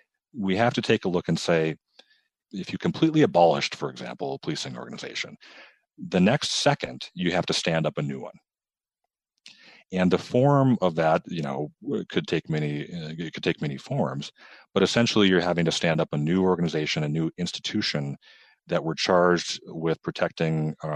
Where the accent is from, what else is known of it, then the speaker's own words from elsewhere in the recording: Minneapolis, Minnesota, United States; I grew up it's in the south side of Minneapolis. It's a relatively working class neighborhood in many ways, with pockets of families experiencing poverty.